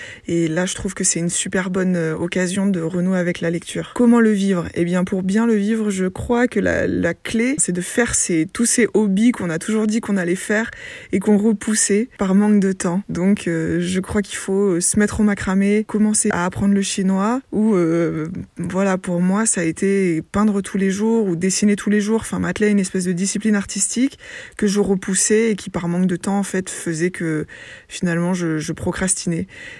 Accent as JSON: {"language": "French", "town": "Toulon", "region": "Provence-Alpes-Côte d'Azur", "country": "France", "tie": "born there", "said": "je suis graphiste et prof de design graphique à Aix et Marseille et je suis née à Toulon."}